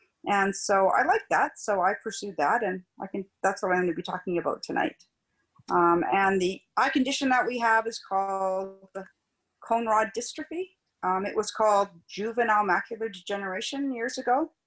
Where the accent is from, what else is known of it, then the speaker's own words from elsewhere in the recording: Vancouver, British Columbia, Canada; I grew up in Vancouver.